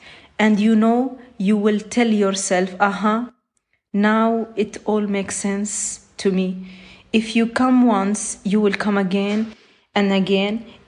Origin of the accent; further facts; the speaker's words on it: Bethlehem, West Bank, Palestine; I am from Bethlehem. I love my hometown